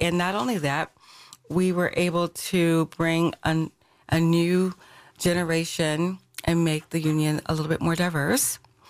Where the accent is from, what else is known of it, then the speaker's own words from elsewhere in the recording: Albany, California, United States; I was raised in Albany, California, 1 square mile in the Bay Area.